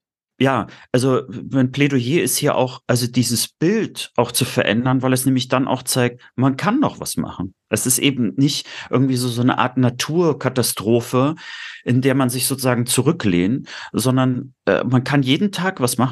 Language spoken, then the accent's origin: German; Rostock, Mecklenburg-Vorpommern, Germany; Ja, also ich brenne ja auch immer noch für meine Heimat. Ich nenne mich häufiger auch Lokalpatriot.